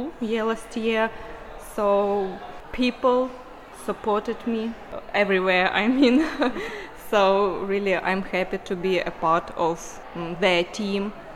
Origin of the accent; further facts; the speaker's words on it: Ukraine; I'm a refugee from Ukraine.